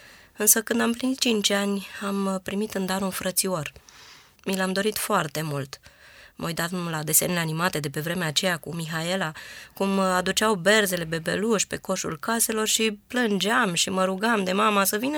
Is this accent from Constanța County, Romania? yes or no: yes; Constanța, Constanța County, Romania; born there; M-am născut în Constanța.